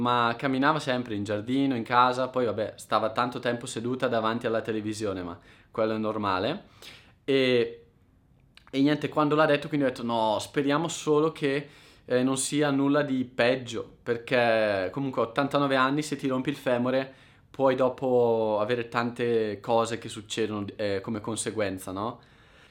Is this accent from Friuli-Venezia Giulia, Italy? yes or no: no; Concesio, Lombardy, Italy; also born or lived in Brescia; Concesio, che è il comune dove la nonna è nata e dove vive e dove sono nato anch'io, cioè io sono nato a Brescia, ma poi ho vissuto nel comune di Concesio